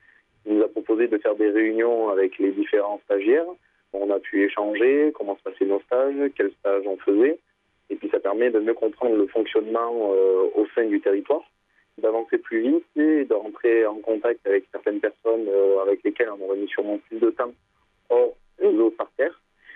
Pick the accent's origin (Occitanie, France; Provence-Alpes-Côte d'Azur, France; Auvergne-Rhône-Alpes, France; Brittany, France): Provence-Alpes-Côte d'Azur, France; Des Hautes-Alpes.